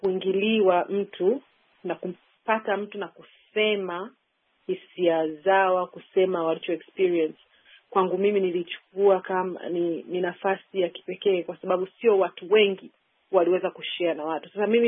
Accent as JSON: {"language": "Swahili", "region": "Dar es Salaam", "country": "Tanzania", "tie": "born or raised there", "said": "nimezaliwa Tanzania, Dar es Salaam, nimesoma Dar es Salaam Tanzania"}